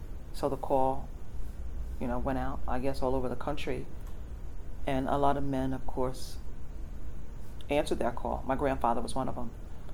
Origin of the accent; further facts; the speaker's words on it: Easton, Pennsylvania, United States; born there; I was born in Easton, Pennsylvania.